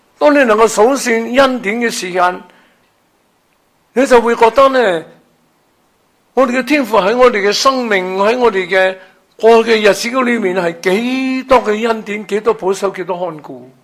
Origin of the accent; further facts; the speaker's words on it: China; now in Hong Kong; 我在农村出世，看牛大，大地主，家人都斗到天翻地覆。我出世3年，我老豆就走佬，成个童年没有爸爸在身边，10岁见回我爸爸，成个农村9年里面没有读过书。偷渡嚟香港之后呢，一读读3年班啊